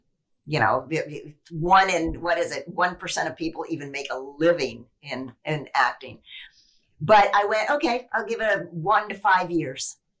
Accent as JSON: {"language": "English", "town": "Knoxville", "region": "Tennessee", "country": "United States", "tie": "born or raised there", "moved": "as an adult", "said": "I grew up in Knoxville, Tennessee. And I'm like, at 20, I went to New York to become a professional dancer."}